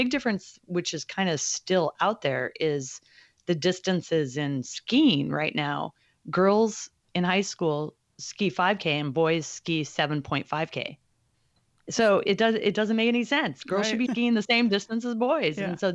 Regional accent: Alaska, United States; And I grew up on the West Coast, in Alaska specifically.

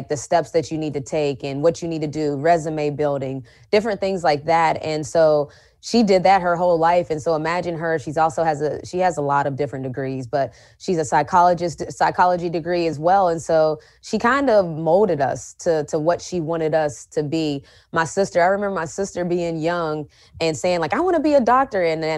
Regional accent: West Virginia, United States; And so I think growing up in West Virginia, going to school and stores helped me in that aspect because I was used to not having a lot of entertainment around me.

